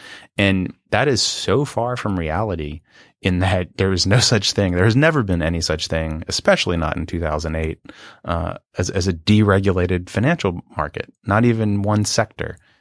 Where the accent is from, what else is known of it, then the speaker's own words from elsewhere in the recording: New Orleans, Louisiana, United States; I'm from New Orleans. I didn't have to leave